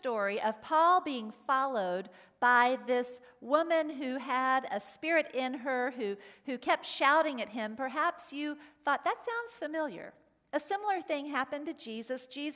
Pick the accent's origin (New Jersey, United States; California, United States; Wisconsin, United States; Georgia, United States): Georgia, United States; Atlanta; I've shared with you that I grew up in Atlanta, and so it was a fairly easy drive for our family to go to Florida for vacation